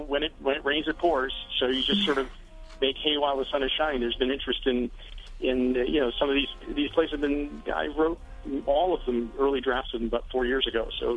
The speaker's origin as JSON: {"language": "English", "country": "United States", "said": "I'm Pakistani-American, I'm Muslim, I'm a guy"}